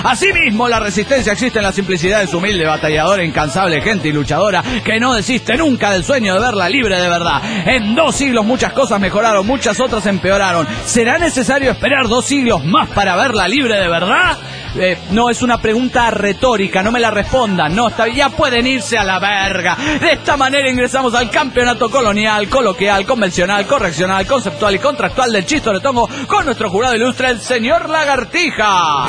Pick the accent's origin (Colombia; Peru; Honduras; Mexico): Mexico; Guadalajara, Jalisco; de Guadalajara.